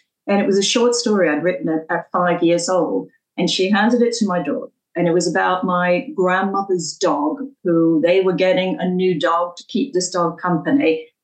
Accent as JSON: {"language": "English", "region": "New York", "country": "United States", "moved": "yes", "said": "then I go to America and they do not think I'm a New Yorker anymore. I've been in this country 40 years now."}